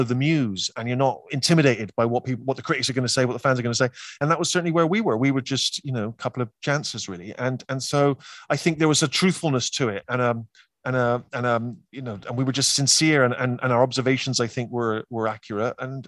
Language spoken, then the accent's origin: English; United Kingdom; when MASH was shown when I was growing up on British TV, it did not have a laugh track.